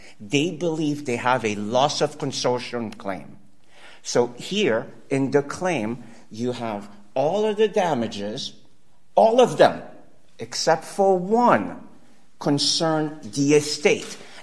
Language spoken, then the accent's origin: English; New York, United States; I grew up in New York where we say, let's look at the videotape